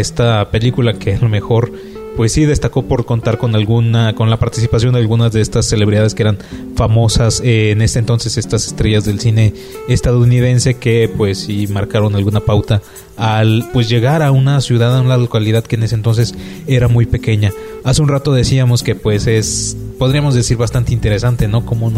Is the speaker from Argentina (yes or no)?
no; Acapulco, Guerrero, Mexico; yo soy de Acapulco, de otro estado, de Guerrero, y ese puerto fue sin duda un referente a nivel internacional en cuestión de cine